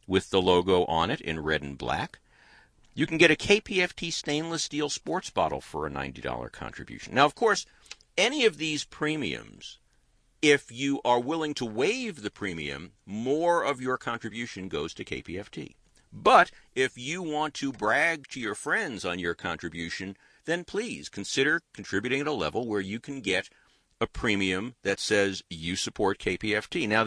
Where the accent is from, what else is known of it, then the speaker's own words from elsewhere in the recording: New York, United States; I am a New Yorker, and I have some of my negative New York traits.